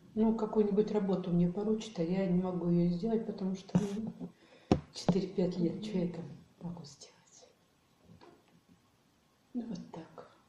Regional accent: Topchikha, Altai Krai, Russia; also born or lived in Kolpakovo; Я родилась 15 июля 1940 года в селе Колпаково Топчихинского района Алтайского края. И там я жила до 49 года. Потом мы переехали в районный центр Алтайского, Топчихинский район тоже Алтайского края, где и продолжалась моя жизнь.

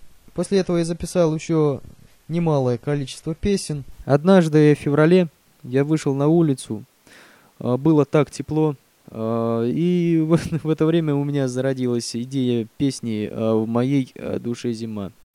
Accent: Pervoye Spasskoye, Oryol Oblast, Russia; born there; я родился в Колтнянском районе Орловской области, село Первое Спасское.

